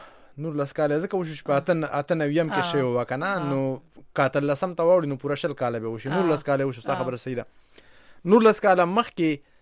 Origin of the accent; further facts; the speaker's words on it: Peshawar, Khyber Pakhtunkhwa, Pakistan; پاکستان کې د خیبر پښتونخوا د پیښور.